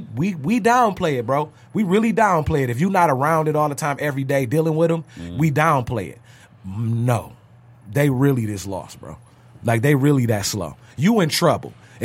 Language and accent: English; Detroit, Michigan, United States; Detroit, we were raised in Detroit. We're raised off perception.